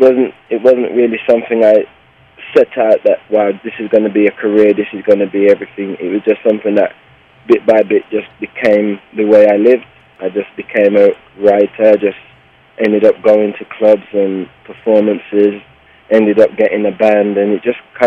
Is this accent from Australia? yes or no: no; England, United Kingdom; growing up in England, listening to all the British influences, all the American influences